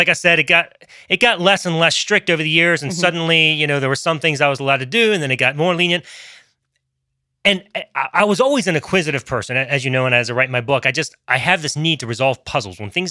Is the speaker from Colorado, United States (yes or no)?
no; Baltimore, Maryland, United States; So I'm growing up in Maryland.